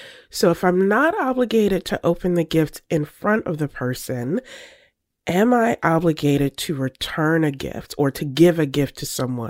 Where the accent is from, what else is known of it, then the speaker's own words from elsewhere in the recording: the South, United States; I'm a Southerner. Grew up where order, decorum is key.